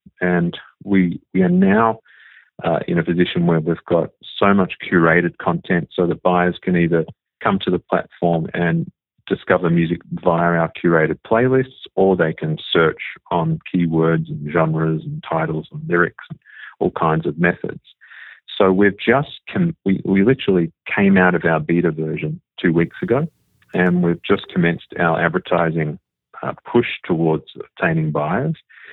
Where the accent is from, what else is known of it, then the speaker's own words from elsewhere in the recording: Australia; moved away; predominantly I grew up in Australia